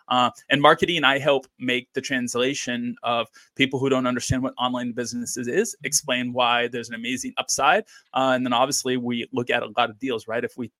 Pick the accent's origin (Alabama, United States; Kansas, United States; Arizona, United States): Kansas, United States; also born or lived in Chile; And then my personal story is I'm from Kansas, spent half of my life in South America where I met my wife.